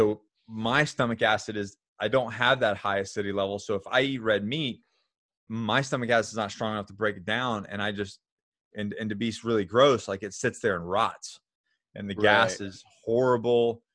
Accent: Florida, United States; You know, I grew up in Florida. I grew up in the South. So barbecue is near and dear to my heart.

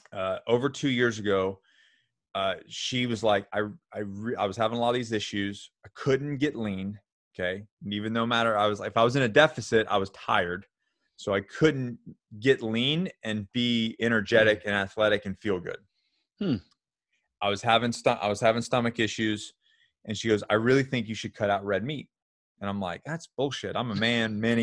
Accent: Florida, United States; You know, I grew up in Florida. I grew up in the South. So barbecue is near and dear to my heart.

